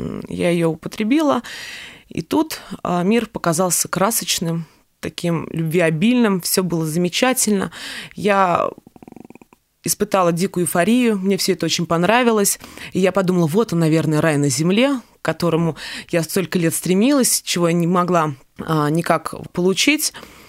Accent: Moscow, Russia; я родилась в Москве, росла в благополучной семье.

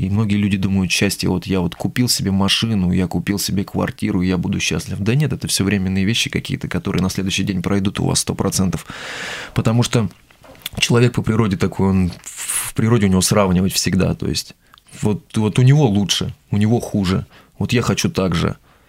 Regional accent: Lyubertsy, Moscow Oblast, Russia; born there; Я продолжаю служить в своей родной церкви, где я родился, в Люберцах.

